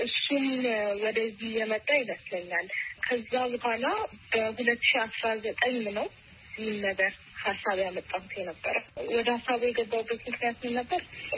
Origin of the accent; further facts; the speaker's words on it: Hawassa, Sidama, Ethiopia; እኔ ማለት ከልጅ ያደኩት ሐዋሳ ነው። ከሶስት ልጆች ጋር ነው ያደኩት።